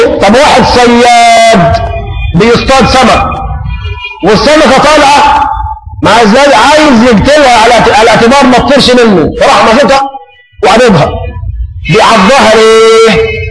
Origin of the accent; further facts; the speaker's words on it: Egypt; احنا كشعب مصري عندنا خفه الظل.